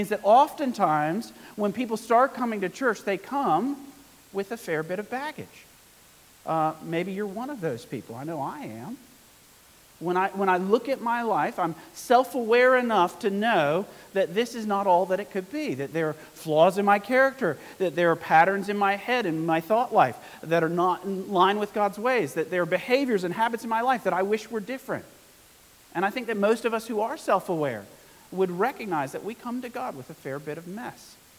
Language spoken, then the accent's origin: English; United States; now in St. Helier, Jersey; I am from originally from America, but living in Jersey now, and love living in Jersey.